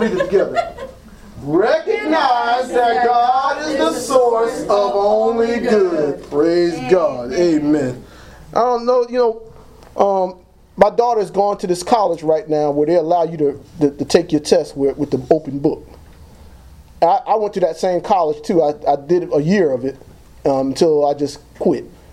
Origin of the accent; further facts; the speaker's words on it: Trenton, New Jersey, United States; I used to be that way. I'm from Trenton. Don't mess with me.